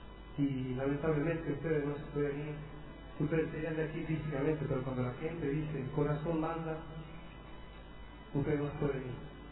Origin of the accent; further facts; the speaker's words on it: Salta, Argentina; Como salteño, muchísimas gracias por ser de aquí, porque realmente yo creo que todos nos sentimos orgullosos de ser salteños